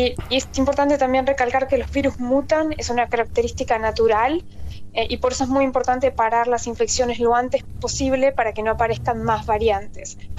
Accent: Almirante Brown, Buenos Aires Province, Argentina; moved away as an adult; also born or lived in United States; now in United Kingdom; Argentina, nacida y criada en Argentina, en Almirante Brown.

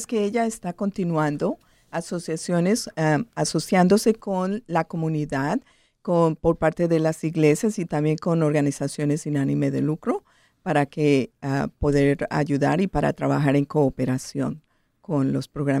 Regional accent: Colombia; De Colombia

